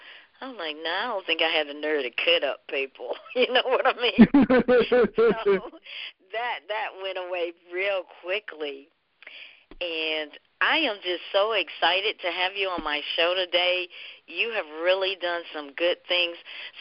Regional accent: North Carolina, United States; I grew up down here in the South in North Carolina

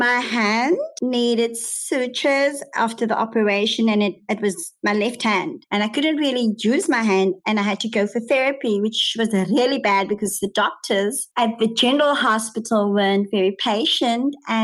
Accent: Cape Town, Western Cape, South Africa; as I mentioned, I come from the Cape Flats. And it's a drug-infested area amongst beautiful people.

